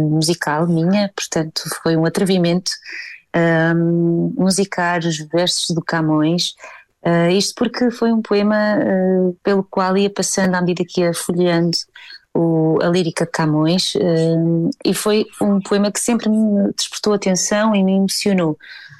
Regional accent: Aveleda, Bragança, Portugal; also born or lived in Hamburg, Germany; Eu nasci em Hamburgo, os meus pais foram imigrantes durante 11 anos, mas quando eu nasci, passado 5 meses, eu vim para Portugal, para norte de Portugal, numa aldeia chamada Aveleda, pertence ao distrito de Bragança. E lá passei toda a minha infância

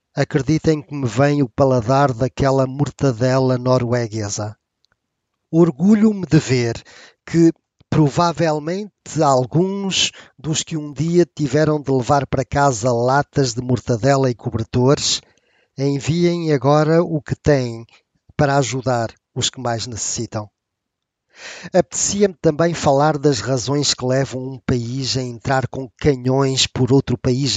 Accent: Portugal; born there; also born or lived in Angola; Eu nasci em Portugal, mas vivi cerca de 10 anos em Angola. Regressei a Portugal antes do 25 de abril de 74

